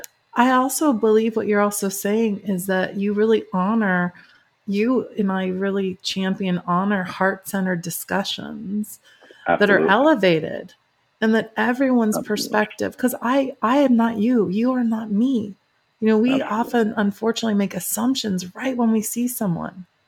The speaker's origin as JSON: {"language": "English", "town": "Chicago", "region": "Illinois", "country": "United States", "said": "I'm from the Chicago area. I'm from the Midwest."}